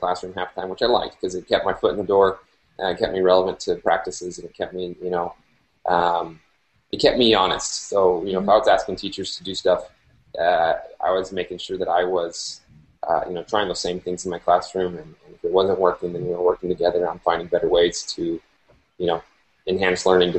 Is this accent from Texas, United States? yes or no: yes; El Paso, Texas, United States; I grew up in El Paso and watched UTEP football, but always loved watching UT.